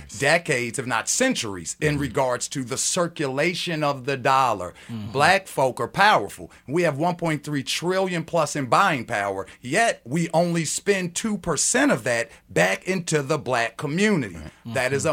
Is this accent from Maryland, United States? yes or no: yes; Baltimore, Maryland, United States; And my mother is a graduate from Howard University, and I'm from Baltimore, so nothing but love, my brother.